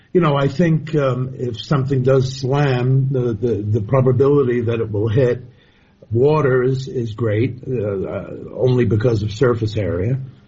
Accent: New York City, New York, United States; Yeah, I'm a New Yorker, though.

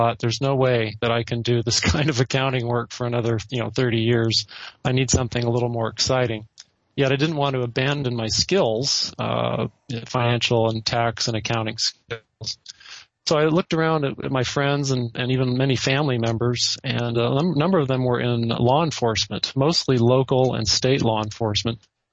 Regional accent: San Jose, California, United States; I grew up in San Jose, California, about 50 miles to the south of San Francisco.

